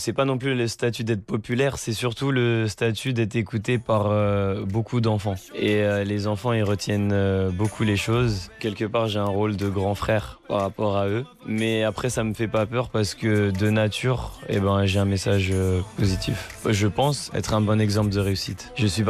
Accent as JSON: {"language": "French", "country": "France", "said": "Je suis français, je vois pas pourquoi ils m'ont empêché."}